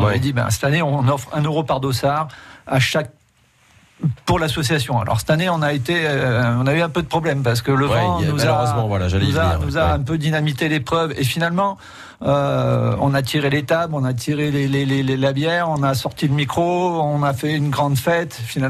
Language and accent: French; Occitanie, France; Et puis moi je suis de la Lozère, je veux l'emmener en Lozère aussi